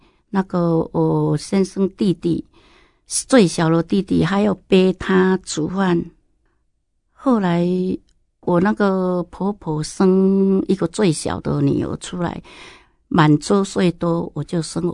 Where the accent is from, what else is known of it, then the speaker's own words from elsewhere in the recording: Alishan, Chiayi County, Taiwan; 在那个阿里山长大了。